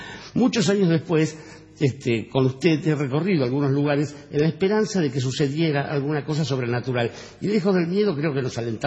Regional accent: Barracas, Buenos Aires Province, Argentina; Y yo he tenido la fortuna, para decirlo de algún modo, bueno, no he tenido más remedio, que criarme en barracas. Yo nací en Martín García y Montes de Oca, a 3 cuadras de la iglesia de Santa Felicitas

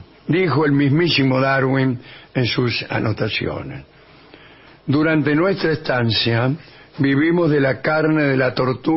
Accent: Baigorrita, Buenos Aires Province, Argentina; Que para nosotros, que somos de Baigorrita

